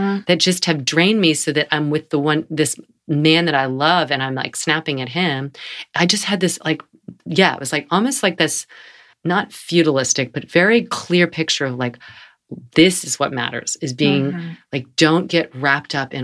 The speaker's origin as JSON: {"language": "English", "region": "North Carolina", "country": "United States", "said": "I'm from North Carolina, but it is really precious."}